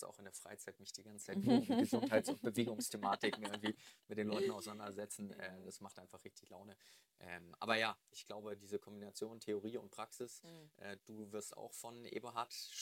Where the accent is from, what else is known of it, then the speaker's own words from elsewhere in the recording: Hamburg, Germany; dann sind wir zurück sogar in meine Heimat hier nach Hamburg auch gekommen